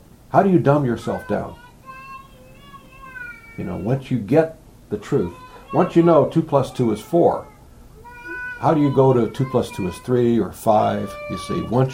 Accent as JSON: {"language": "English", "country": "United States", "said": "I'm thinking, I'm this, I'm that, I'm an American, I'm a boy, I play baseball"}